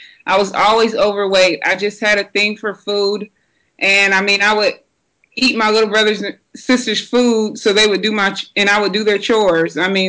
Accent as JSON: {"language": "English", "town": "Conway", "region": "Arkansas", "country": "United States", "tie": "born or raised there", "said": "Arkansas. A place called Conway, Arkansas. It's right outside of Little Rock, and I grew up there."}